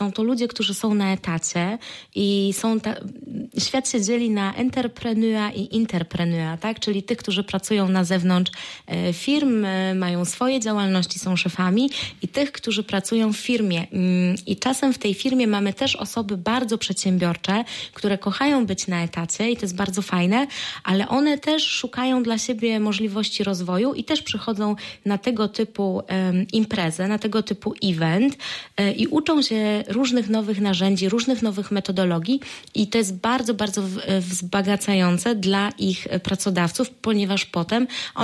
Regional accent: Zielona Góra, Lubusz Voivodeship, Poland; ja spędziłam 15 lat w ogóle poza Zieloną Górą. Jestem z Zielonej Góry i teraz tutaj wróciłam.

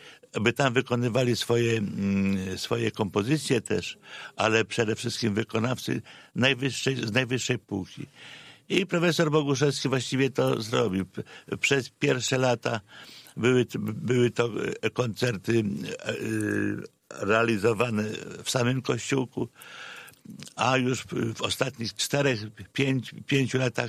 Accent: Myślibórz, West Pomeranian Voivodeship, Poland; Tak, to jest zachodniopomorskie. Zresztą ja z tym regionem byłem związany właściwie od dzieciństwa, ponieważ urodziłem się w Myśliborzu

